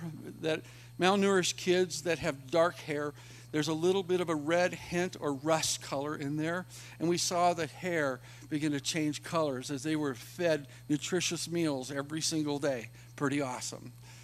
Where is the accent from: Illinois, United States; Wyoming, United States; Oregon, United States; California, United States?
Oregon, United States; Springfield; I know when I was growing up, I grew up poor outside of Eugene, Oregon in Springfield.